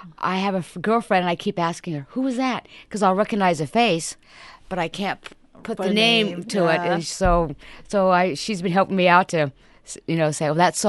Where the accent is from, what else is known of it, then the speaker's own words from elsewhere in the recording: Atlantic, Iowa, United States; Well, I grew up in Atlantic, and so when I moved back home